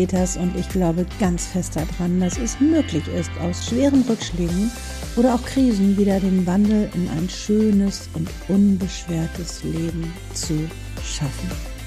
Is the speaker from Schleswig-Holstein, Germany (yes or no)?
yes; Kiel, Schleswig-Holstein, Germany; weil ich ja viele, viele, viele Jahre in Hamburg gelebt habe. Ich ja ein echtes Küstenkind bin, ursprünglich aus Kiel komme